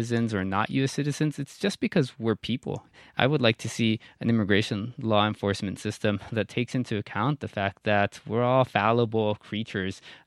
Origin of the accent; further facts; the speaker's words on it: Texas, United States; born there; he was born in Mexico, not far from where I was born in South Texas. We both went to school in South Texas public schools